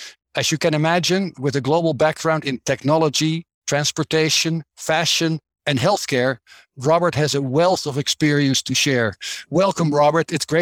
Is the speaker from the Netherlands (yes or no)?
yes; Netherlands; now in United States; I'm your host. I'm originally from the Netherlands, currently living in the great state of Arizona in the United States